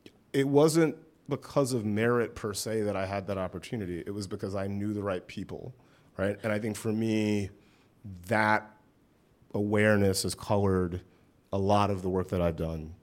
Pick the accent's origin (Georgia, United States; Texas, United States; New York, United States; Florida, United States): Georgia, United States; I mean, I grew up in West Central Georgia. There wasn't really a direct route from where I grew up to Hollywood.